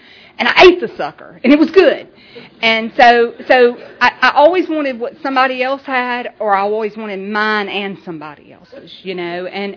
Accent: Hog Hair, Louisiana, United States; I'm from Hog Hair, Louisiana, and that is where and that's truly a little community in Louisiana

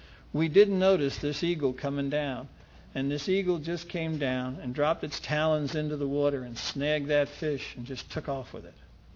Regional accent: Brooklyn, New York, United States; And I'm from Brooklyn. We do catch and fillet, you know, like a...

